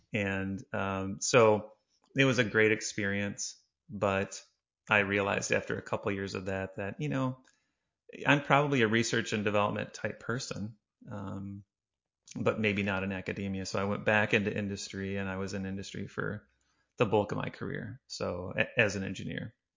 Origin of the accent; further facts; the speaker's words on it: Illinois, United States; Yeah, so I grew up in Northern Illinois, and I studied engineering at University of Illinois at Urbana-Champaign